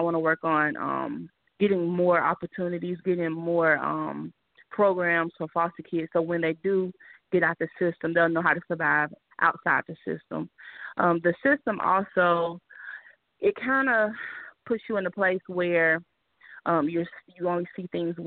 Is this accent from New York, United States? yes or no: no; Town Creek, Alabama, United States; also born or lived in Decatur; now in Atlanta, United States; I'm actually from Decatur, Alabama, but I grew up in Town Creek from the ages 2 to I went to college. I'm now 36 years old, and I now reside in Atlanta, Georgia.